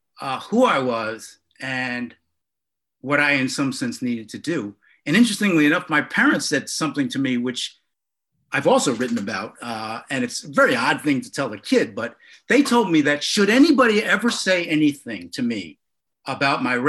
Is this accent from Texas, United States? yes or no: no; Harlem, New York, United States; because I grew up in Harlem